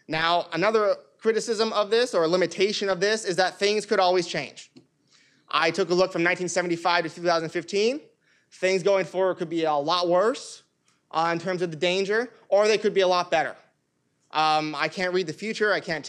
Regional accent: United States; it definitely made me feel more secure as an American when it comes to foreign-born terrorism

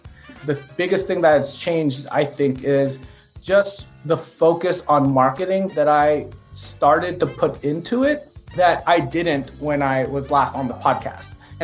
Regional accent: California, United States; I am from the San Francisco Bay Area.

